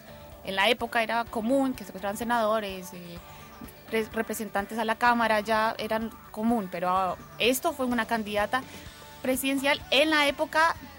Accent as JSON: {"language": "Spanish", "country": "Colombia", "said": "el 2002, en Colombia, en mi país"}